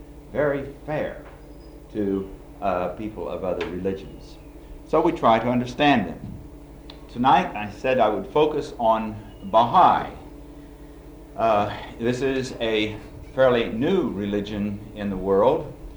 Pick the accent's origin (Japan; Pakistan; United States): United States; Valparaiso, Indiana; I come from Valparaiso, Indiana, where I teach in the theology department at Valparaiso University.